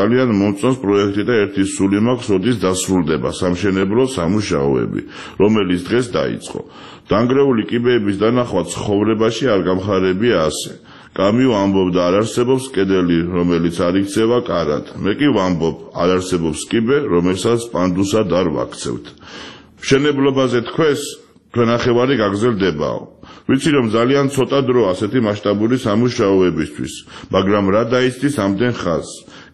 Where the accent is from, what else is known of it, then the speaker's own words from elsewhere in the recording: Tbilisi, Georgia; მაინც ვურთ თბილისზე ვსაუბრობთ. მე ძალიან მიყვარს ჩემი ქალაქი, დედამიწაზე ყველაზე ძვირფასი ადგილია. ჩემი ბავშვობის უბნები სოლოლაკი და ვერა განსაკუთრებით მიყვარს